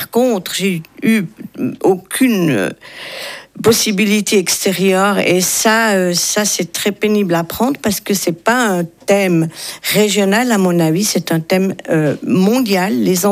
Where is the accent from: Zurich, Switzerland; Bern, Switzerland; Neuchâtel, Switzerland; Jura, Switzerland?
Zurich, Switzerland; comme je suis née à Zurich et que j'ai fait mes écoles à Zurich